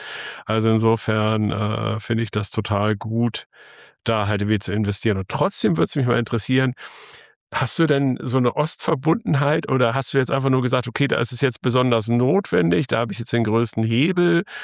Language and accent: German; Germany; ich bin ja nun jetzt so Wessi, ja? Also ich bin zwar im Zonenrandgebiet halt dann irgendwie aufgewachsen, ja? Also quasi direkt an der Ostgrenze